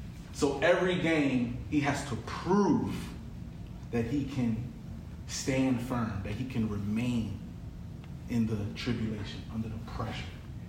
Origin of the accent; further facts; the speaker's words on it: Philadelphia, Pennsylvania, United States; We play against my hometown, Philly. So I'm a little bit of a traitor in some sense.